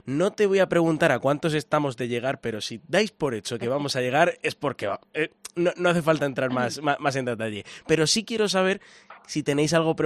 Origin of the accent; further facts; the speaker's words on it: Cartagena, Region of Murcia, Spain; now in Teruel, Spain; yo no soy de aquí de Teruel, que yo soy de Cartagena